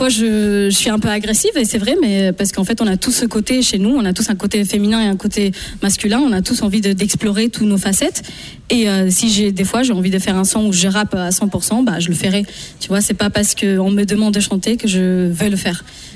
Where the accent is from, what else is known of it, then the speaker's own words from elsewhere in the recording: Spain; also born or lived in Goa, India; Donc j'ai grandi en Espagne, ce qui a fait que quand j'étais petite, j'écoutais énormément de flamenco et de musique latine. Je suis indienne, donc je suis née en Inde, à Goa, qui est une ville colonisée par les Portugais.